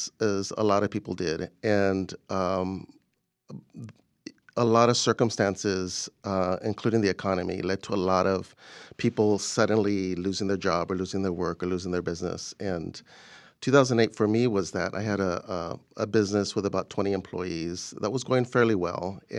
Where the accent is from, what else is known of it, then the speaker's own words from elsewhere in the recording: Santa Monica, California, United States; Yeah, well, it started in West Los Angeles in Santa Monica area. That's where I grew up and went to high school. And, you know, grew up in a very diverse community